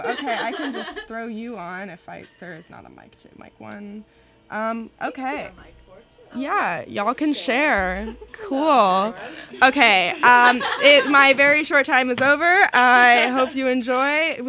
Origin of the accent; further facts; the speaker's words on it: Colorado, United States; I didn't grow up with a lot of rain, so that's exciting. I grew up in Colorado, so it's really dry.